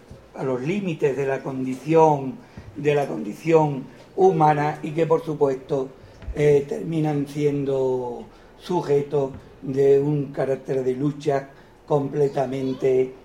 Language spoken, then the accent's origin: Spanish; Andalusia, Spain; como una región subsidiado y de vagos genéticos como somos los andaluces.